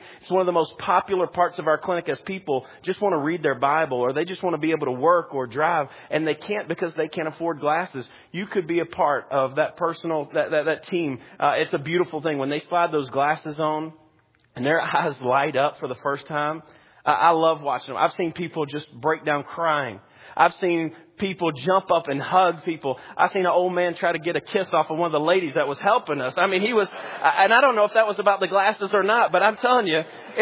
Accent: Alabama, United States; I'm from Alabama, so you have to forgive my Alabama knees here

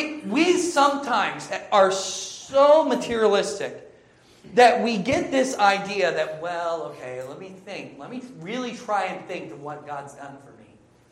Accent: Indiana, United States; You know, I grew up in Indiana.

